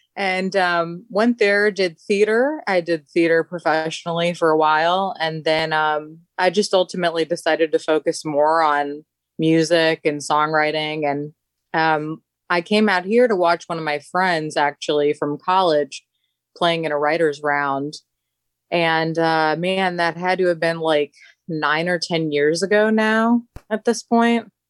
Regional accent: Hammond, Indiana, United States; Okay, so born and raised Hammond, Indiana

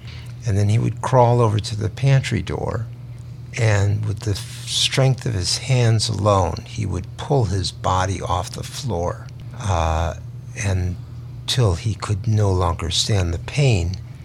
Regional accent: Chicago, Illinois, United States; born there; Well, my story is actually when I was born in Cabrini Green

